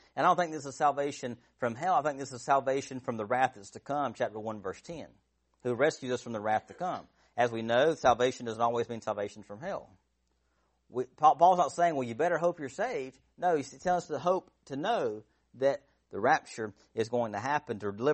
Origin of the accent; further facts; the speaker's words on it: Georgia, United States; Pardon the English. I'm from South Georgia.